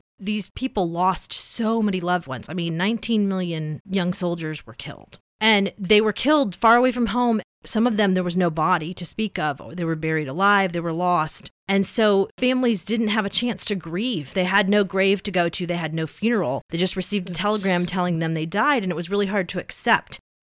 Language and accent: English; United States; readers on social media, just because of the way I interact, realize I'm American.